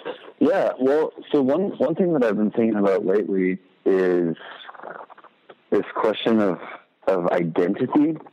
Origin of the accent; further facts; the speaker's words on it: Austin, Texas, United States; born there; I guess I am an American. I'm a Texan born in Austin, but I've been fortunate enough to see a lot of other cultures and to interact with a lot of other cultures